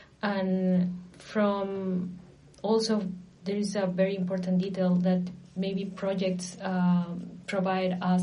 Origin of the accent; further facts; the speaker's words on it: Lima, Peru; English is a second language; I'm from Peru, but I'm from the capital of my country, and I have been working in a different area in the interior of Peru.